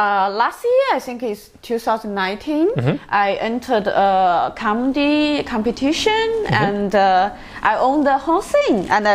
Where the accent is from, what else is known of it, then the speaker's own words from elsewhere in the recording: China; English is a second language; Yeah, it's because I'm from China